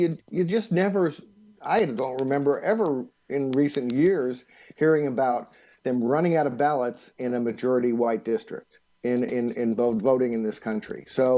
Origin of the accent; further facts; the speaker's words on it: Arkansas, United States; I come from Arkansas. I used to live there.